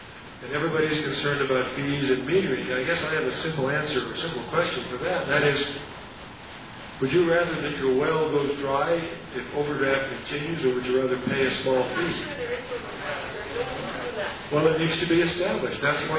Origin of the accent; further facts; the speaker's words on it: Sacramento, California, United States; Well, I'm from Sacramento, so I'm here to help you.